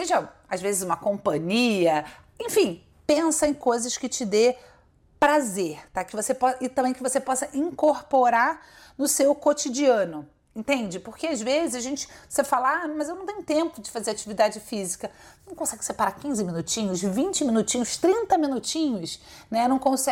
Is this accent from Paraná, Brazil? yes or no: no; Rio de Janeiro, Brazil; Eu ia falar bolacha de arroz, mas como carioca eu vou evitar essa fadiga, tá?